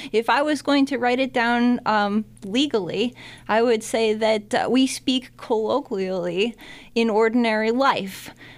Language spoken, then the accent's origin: English; New Paltz, New York, United States; also born or lived in Poughkeepsie / Kingston; I grew up in New Paltz until I was about 12 years old or so. At which point we moved further north in the Ulster County region into the Kingston and then later Kingston Saugerties area